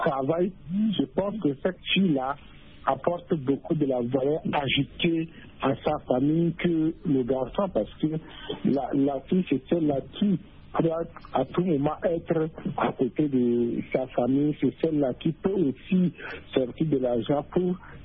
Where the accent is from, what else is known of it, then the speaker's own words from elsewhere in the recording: Chad; Par exemple, chez moi au Tchad, la majorité des hommes n'ont pas cette culture